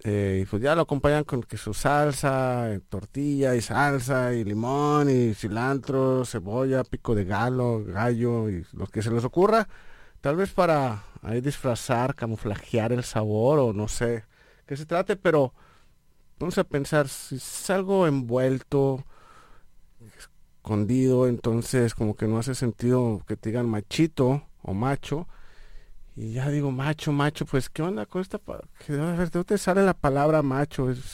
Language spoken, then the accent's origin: Spanish; Nuevo León, Mexico; de donde yo vengo, machito es algo, pues es como que una comida tradicional, es una tradición culinaria del estado de Nuevo León en México.